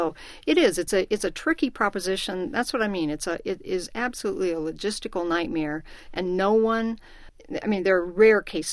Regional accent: Iowa, United States; the way it was when I grew up in Iowa, which was, you know, until after Labor Day

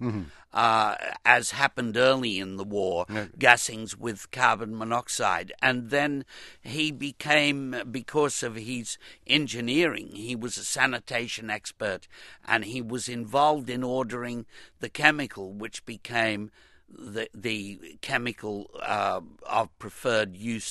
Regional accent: Australia; I'm an Australian

